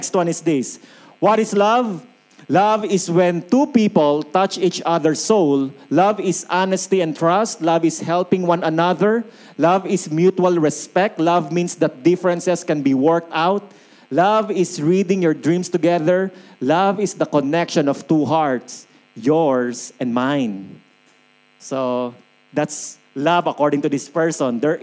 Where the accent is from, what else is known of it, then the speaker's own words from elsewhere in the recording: Philippines; I grew up in the Philippines.